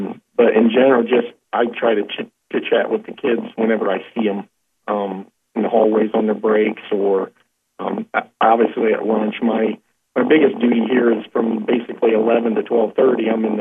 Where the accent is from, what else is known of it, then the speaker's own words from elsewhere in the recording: Willshire, Ohio, United States; Well, I grew up in Wilshire, Ohio, graduated Parkway in 89, went off to the service, came back, went to the Apollo Police Academy